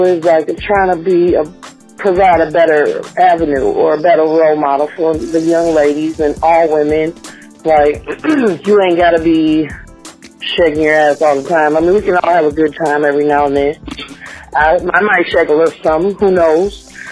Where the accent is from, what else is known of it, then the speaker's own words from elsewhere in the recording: Dallas, Texas, United States; born there; Actually, I'm from Dallas, Texas. I was born in Dallas, Texas. My family is all in Dallas, Texas.